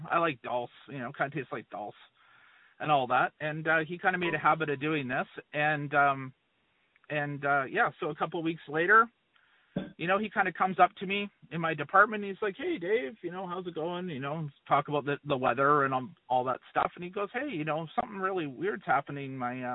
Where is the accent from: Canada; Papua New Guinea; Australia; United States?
Canada; Maple Ridge, British Columbia